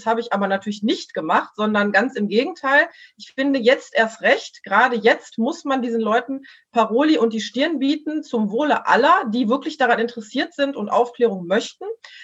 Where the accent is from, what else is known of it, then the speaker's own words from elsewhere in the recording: Mülheim, North Rhine-Westphalia, Germany; dass hier jetzt in Mülheim, ich komme aus Mülheim, die Altenheime geimpft worden sind